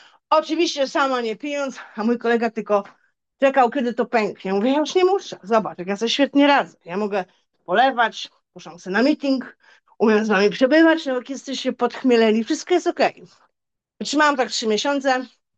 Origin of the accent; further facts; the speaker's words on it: Lublin, Lublin Voivodeship, Poland; now in Radom, Poland; Byłam w moim Lublinie, bo też jestem lublinianką, 22 lata mieszkam w Radomiu